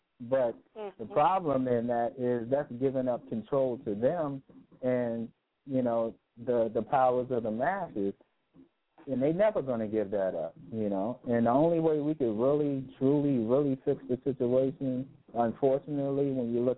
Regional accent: New York, United States; Yeah, I'm gonna tell you, because I'm from New York, and I can tell you, Guru.

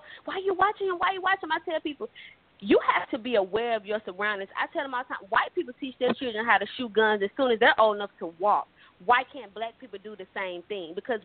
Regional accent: Jackson, Mississippi, United States; I'm from Jackson, Mississippi, home of the racism. I see it every day.

